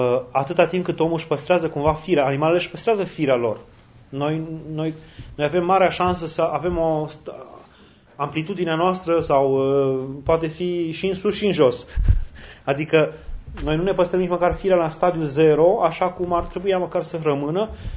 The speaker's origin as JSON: {"language": "Romanian", "country": "Romania", "said": "și acum mă doare sufletul așa și pe noi ca români"}